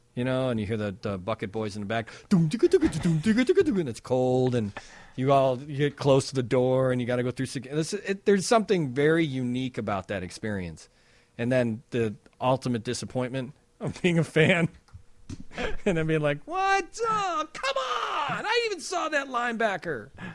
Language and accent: English; Wonder Lake, Illinois, United States; I feel like I have been on a snowmobile, but because I grew up in Wonder Lake, but it's not something I've done in decades.